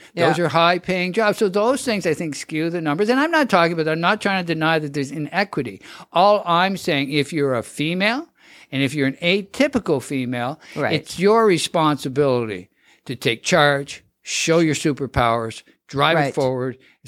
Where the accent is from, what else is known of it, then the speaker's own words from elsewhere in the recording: Atlantic Canada, Canada; moved away; Okay, I came from Atlanta, Canada.